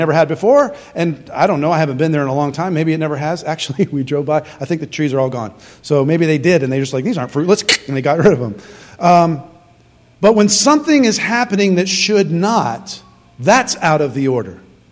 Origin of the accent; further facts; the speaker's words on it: Syracuse, New York, United States; I grew up on the East Coast. I mean, we moved all over the place. But I spent some formative years in upstate New York in Syracuse.